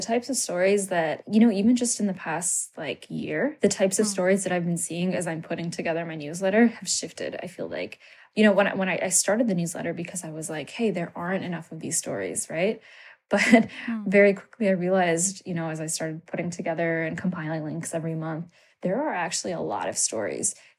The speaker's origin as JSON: {"language": "English", "region": "Maryland", "country": "United States", "tie": "born or raised there", "also_born_or_lived": "Canada", "said": "I grew up in Maryland. I was actually born in Canada. Yeah, my family moved, my parents moved to the U.S. and then lived between the U.S. and Canada for, you know, while I was a child, but I grew up in Maryland."}